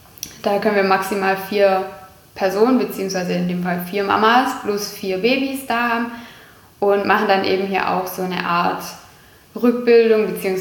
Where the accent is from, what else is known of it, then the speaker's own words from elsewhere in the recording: Herrenberg, Baden-Württemberg, Germany; born there; Ja, also ich bin in Herrenberg geboren